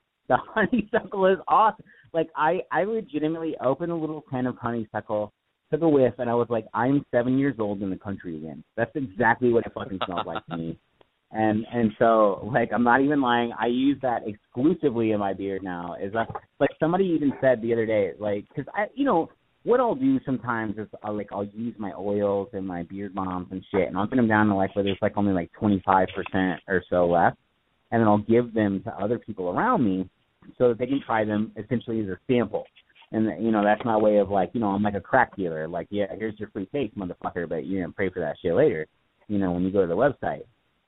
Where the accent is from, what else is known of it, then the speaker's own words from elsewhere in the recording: Missouri, United States; But, like, you know, I grew up in Missouri, and it's everywhere.